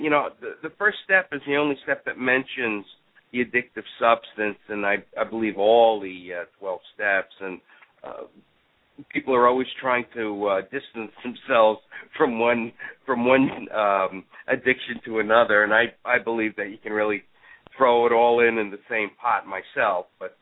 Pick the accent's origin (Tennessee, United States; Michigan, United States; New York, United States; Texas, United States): Texas, United States; Austin; Now, Austin, where I've marketed there, and I come from Austin, I have maybe 200 hits.